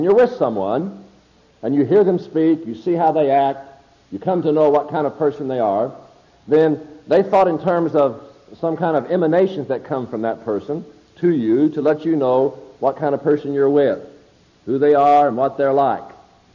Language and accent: English; Indiana, United States; I know I was a little boy growing up in Lawrence County, Indiana, and I come from a big family.